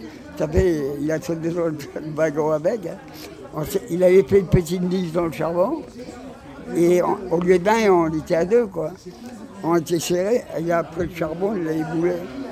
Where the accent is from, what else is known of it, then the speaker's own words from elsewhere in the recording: France; Mais il dit, vous êtes français ? Ben, je dis, oui, on est français.